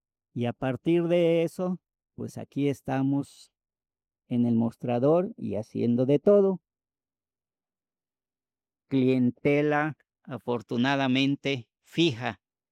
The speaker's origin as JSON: {"language": "Spanish", "town": "Mérida", "region": "Yucatán", "country": "Mexico", "tie": "born or raised there", "moved": "yes", "lives_now": "Mexico City, Mexico", "said": "Soy originario de Mérida, Yucatán, y me dejé caer al Distrito Federal."}